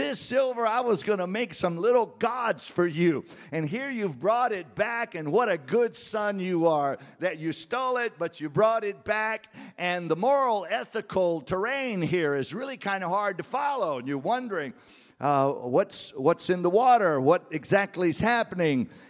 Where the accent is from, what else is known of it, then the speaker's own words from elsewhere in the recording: Louisiana, United States; I grew up in South Louisiana, and in the days of the steel dashboards, and they were very, very Catholic